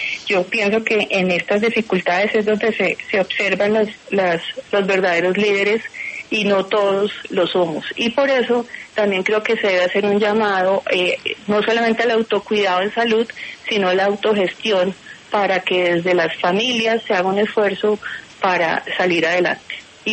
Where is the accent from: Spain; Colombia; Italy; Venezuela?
Colombia; como colombianos